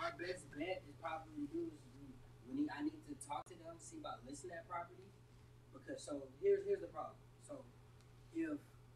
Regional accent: California, United States; I'm really like from Cali.

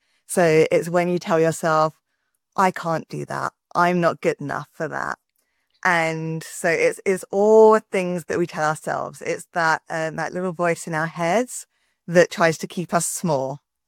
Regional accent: England, United Kingdom; now in Canada; I'm originally from England, but I'm currently in Canada.

